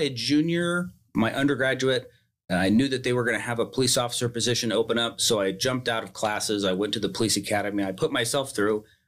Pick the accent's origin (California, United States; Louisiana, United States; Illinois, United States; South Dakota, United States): California, United States; Turlock; Well, I grew up here in Turlock, born here in Turlock.